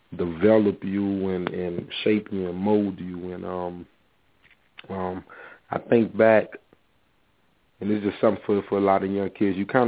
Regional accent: New Orleans, Louisiana, United States; also born or lived in Clarkston, Georgia; Well, I'm originally from New Orleans. I'm born in New Orleans, Louisiana. And I actually split my childhood between New Orleans and Decatur, Georgia, Clarkston to be exact, a little small town on the outside of Atlanta called Clarkston.

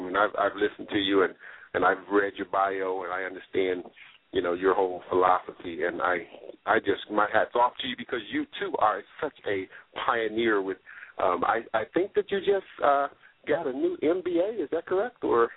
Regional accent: Washington, District of Columbia, United States; I'm originally from Washington, D.C., and my junior high school was right next door to DET when they first got started.

